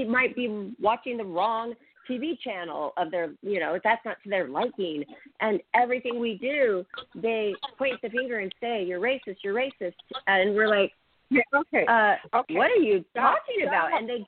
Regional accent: Seattle, Washington, United States; I'm from Seattle. I remember that Seattle Slough horse winner.

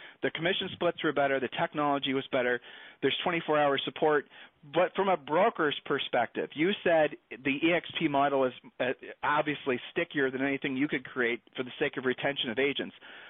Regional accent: Ohio, United States; remember, I'm from Ohio, so I'm calling the pot calling kettle black here.

